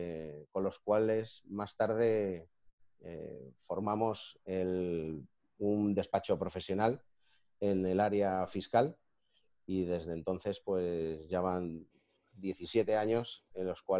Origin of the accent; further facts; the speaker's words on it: Madrid, Community of Madrid, Spain; soy madrileño de padre y madre.